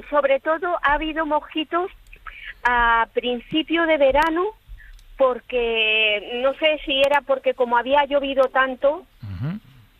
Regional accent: San Martín, Castilla-La Mancha, Spain; Pues en mi pueblo dicen salir a tomar el fresco.

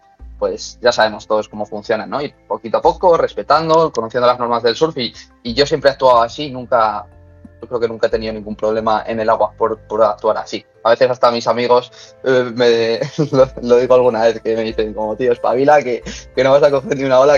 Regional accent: Madrid, Community of Madrid, Spain; Yo soy de Madrid, entonces ha sido casualidad.

